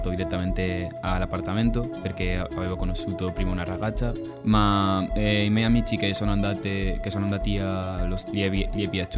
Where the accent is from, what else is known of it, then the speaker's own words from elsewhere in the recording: Valencia, Valencian Community, Spain; Italian is a second language; now in Cagliari, Italy; Vengo di Valencia.